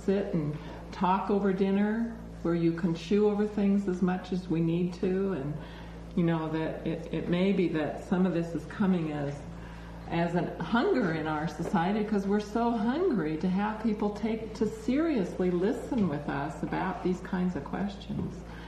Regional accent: California, United States; I'm a Californian

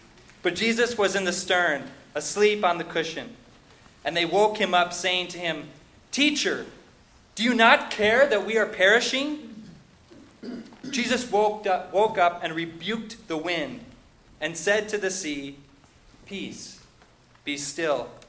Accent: Minnesota, United States; accent: Minnesota; You got a little bit of my Minnesota accent there. Guess I'm not a true West Coaster yet.

